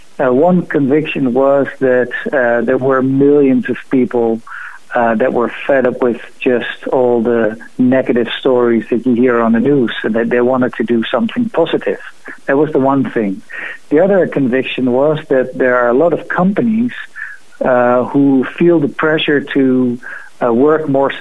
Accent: Amsterdam, North Holland, Netherlands; we're from Amsterdam, we have the canals of Amsterdam.

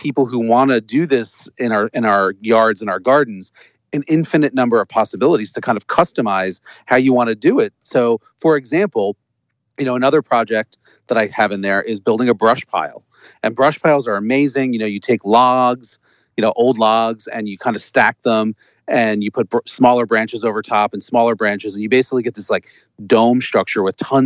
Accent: Middletown, New Jersey, United States; Oh, I grew up in a town called Middletown, which is sort of like central New Jersey.

